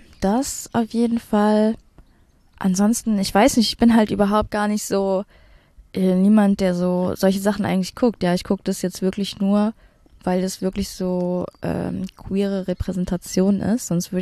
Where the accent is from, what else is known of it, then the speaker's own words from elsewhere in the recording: Duisburg, North Rhine-Westphalia, Germany; Ich bin aus Duisburg, ich brauche Schimpfwörter, ich brauche Schlägerei, was ist los?